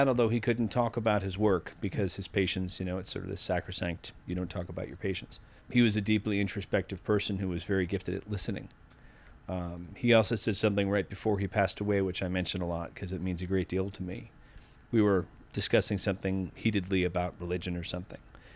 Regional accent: Needham, Massachusetts, United States; accent: Boston; I grew up in Needham, Massachusetts. If you want the Boston accent, I can do it for you.

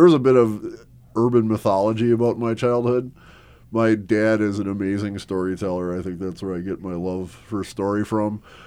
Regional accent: Milwaukee, Wisconsin, United States; born there; So I was born in Milwaukee, Wisconsin. At the time I was born, my parents owned a bar that actually used to be a speakeasy back in Prohibition days, and it was creatively entitled The Speakeasy. And we lived there for a year, and then my parents bought a house in a suburb of Milwaukee

